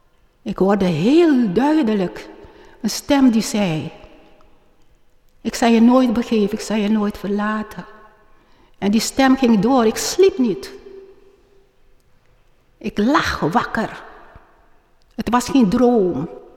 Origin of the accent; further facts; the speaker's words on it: Suriname; moved away as an adult; now in Netherlands; Ik heb een lekker bruin kleurtje. Ik ben afkomstig uit Suriname. In 1960 ben ik naar Nederland gekomen.